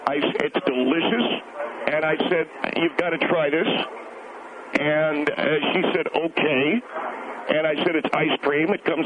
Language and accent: English; Inglewood, California, United States; Yes, I'm from Los Angeles originally. I was born and raised in, believe it or not, Inglewood.